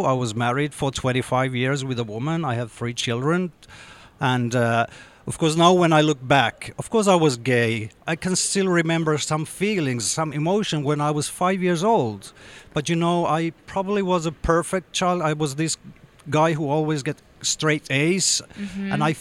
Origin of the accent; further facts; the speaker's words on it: Jakobstad, Ostrobothnia, Finland; I grew up in Jakobstad, which is a Swedish-speaking small town by the coast up north.